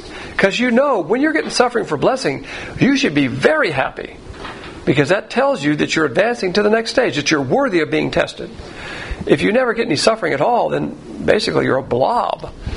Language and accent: English; Southern United States, United States; I see you've got these emblems that refer to your Southern heritage. Yeah, you got me. I'm a Southerner.